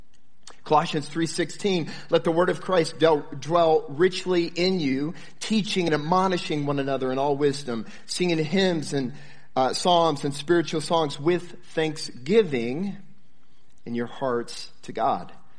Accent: Missouri, United States; we grew up in Missouri, and he hadn't been in the mountains much

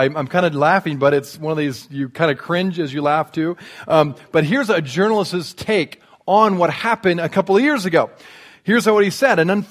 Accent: Indiana, United States; also born or lived in Colorado; I grew up in Indiana, and I think I've joked with you before, Indiana's a very flat land.

